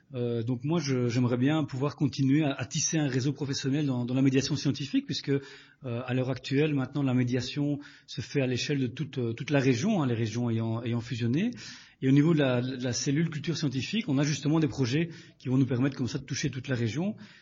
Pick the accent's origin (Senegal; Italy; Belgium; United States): Belgium; now in Montpellier, France; je travaille au service culture scientifique de l'Université de Montpellier. Et je viens de Belgique.